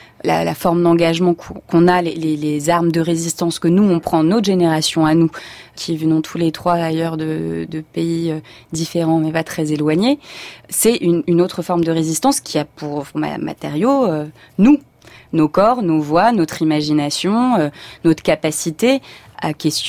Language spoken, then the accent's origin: French; Lebanon; Moi, je suis libanaise